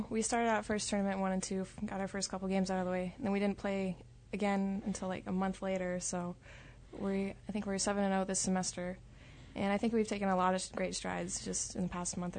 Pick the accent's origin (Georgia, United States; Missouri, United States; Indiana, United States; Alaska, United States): Alaska, United States; Tok; I'm from Tok.